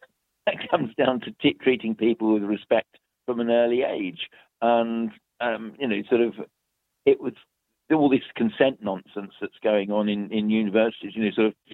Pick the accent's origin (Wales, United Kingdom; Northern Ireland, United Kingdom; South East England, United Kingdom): South East England, United Kingdom; Brighton; I was born and brought up in Brighton in the 70s. Well, I was a teenager in the 70s.